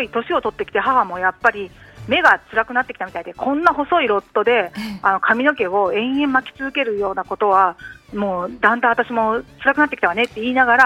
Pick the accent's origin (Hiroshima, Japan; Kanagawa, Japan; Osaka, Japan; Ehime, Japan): Ehime, Japan; now in Tokyo, Japan; 愛媛の出身なんですけど、もうずっと東京に出てきちゃって、